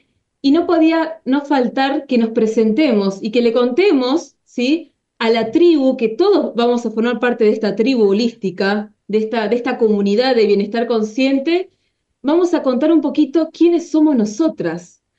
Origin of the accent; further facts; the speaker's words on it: Río Gallegos, Santa Cruz, Argentina; also born or lived in Córdoba; Yo soy de Río Gallegos, contarles que soy de acá del sur de Argentina.